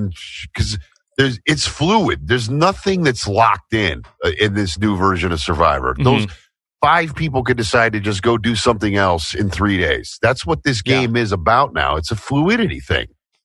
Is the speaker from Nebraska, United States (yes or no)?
yes; Nebraska, United States; first of all, we're both from the Midwest, right? I grew up in Nebraska.